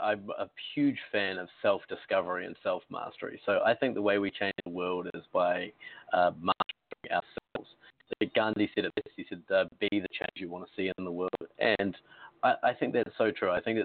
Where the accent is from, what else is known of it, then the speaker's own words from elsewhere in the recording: New Zealand; I'm from New Zealand, which may mean that your audience will pick up about 28% of what I say during this interview